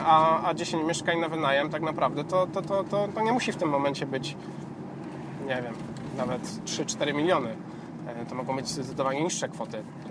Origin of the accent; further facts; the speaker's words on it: Silesian Voivodeship, Poland; jestem takim rodowitym Hanysem, czyli osobą z Górnego Śląska.